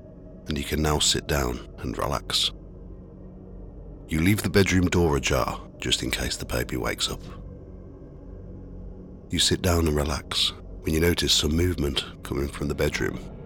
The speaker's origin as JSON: {"language": "English", "town": "Redditch", "region": "West Midlands", "country": "United Kingdom", "tie": "born or raised there", "said": "a collection of ghost stories that I've collected from my hometown over the last 20 years."}